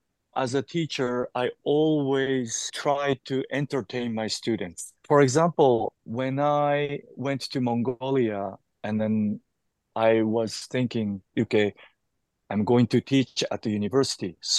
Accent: Japan; also born or lived in Tokyo; I started living outside Japan. I was born in Japan, grew up in Japan. First part of my life in Japan, I lived in a countryside. And then later, I moved to Tokyo.

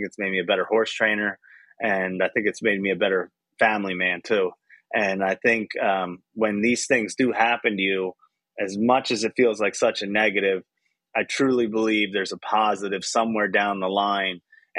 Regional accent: East Coast, United States; And I was like, I'm from the East Coast. We all know it's a little bit harder when you got to travel

